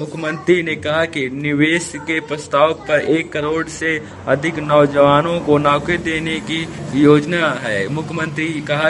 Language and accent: Hindi; Chitrakoot, Uttar Pradesh, India; मैं चित्रकूट से हूँ